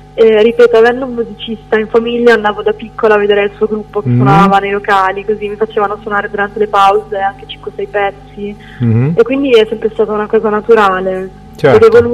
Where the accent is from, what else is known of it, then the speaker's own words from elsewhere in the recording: Rimini, Emilia-Romagna, Italy; Ho 20 anni, sono di Rimini e scrivo canzoni da quando ne avevo circa 12.